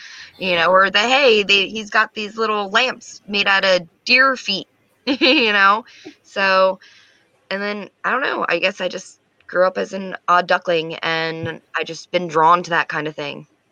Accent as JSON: {"language": "English", "region": "New Jersey", "country": "United States", "tie": "born or raised there", "said": "I'm from Jersey, born and raised."}